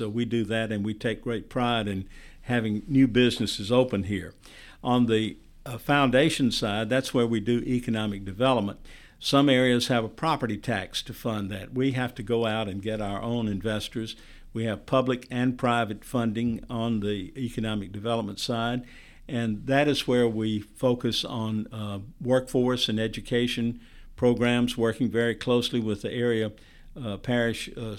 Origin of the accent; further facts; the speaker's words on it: Alabama, United States; accent: Alabama; with my Alabama accent, when I was in Selma, I sounded normal